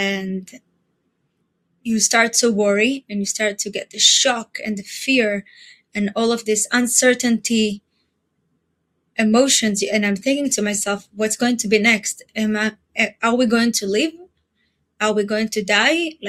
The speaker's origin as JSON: {"language": "English", "country": "Israel", "tie": "born or raised there", "also_born_or_lived": "Ethiopia", "second_language": "English", "said": "I live in Jerusalem and I was born in Ethiopia. I moved to Israel when I was a baby."}